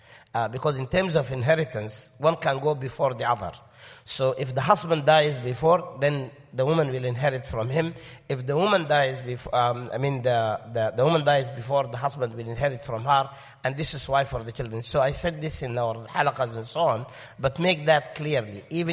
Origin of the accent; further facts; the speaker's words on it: Sudan; I come from the Sudan. I don't think my children are Sudanese.